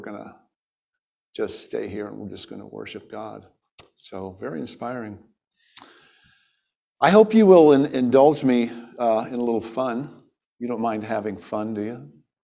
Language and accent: English; Ohio, United States; moved away as an adult; I was born and raised in Ohio. But at age 25, I left to move to another state, lived in several other states, lived in a foreign country for 10 years.